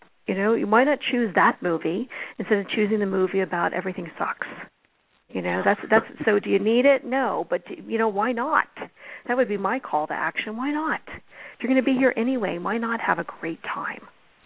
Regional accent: Sedona, Arizona, United States; Remember, I'm from Sedona

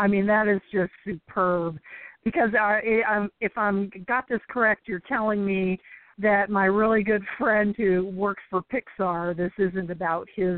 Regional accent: California, United States; born there; now in Kansas, United States; And I live in Kansas, but I'm a Californian by birth.

